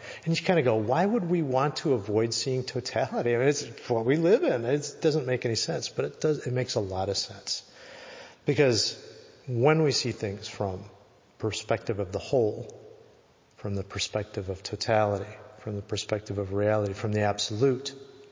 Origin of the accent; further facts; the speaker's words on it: Wisconsin, United States; Wisconsin, where I'm from, that's my home state.